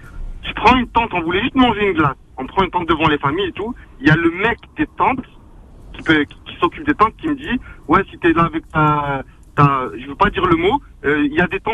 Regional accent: Kabylie, Algeria; nous, on est Kabyle, on vient d'Algérie Kabyle

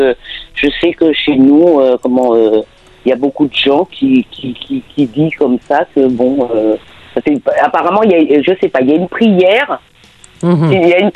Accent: French Antilles, France; chez nous, aux Antilles, on sait quand on va mourir.

